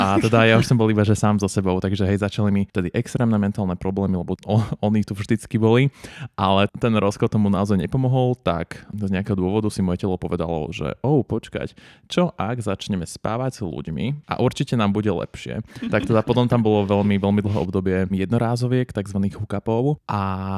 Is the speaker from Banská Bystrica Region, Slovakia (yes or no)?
no; Bratislava, Bratislava Region, Slovakia; Som originálne z Bratislavy, z Podunajských Biskupíc. Aktuálne je tam geriatrická nemocnica, ale kedysi sa tam aj reálne rodili malé deti